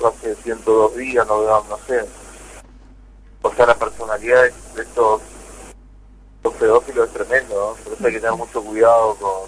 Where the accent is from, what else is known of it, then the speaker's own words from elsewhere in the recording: Santo Tomé, Corrientes, Argentina; Yo soy de Santo Tomé Corrientes